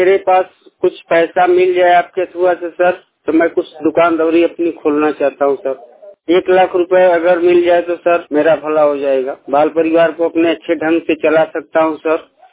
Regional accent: Jamua, Uttar Pradesh, India; ग्राम जमुआ जिला मिर्जापुर का निवासी हूँ। मैं गरीब परिवार से संबंध रखता हूँ

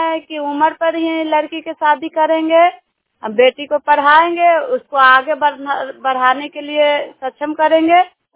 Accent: Nagarnausa, Bihar, India; मैं नगर नौसा के रहने वाली हूँ, गुलाब समूह के सदस्य हैं।

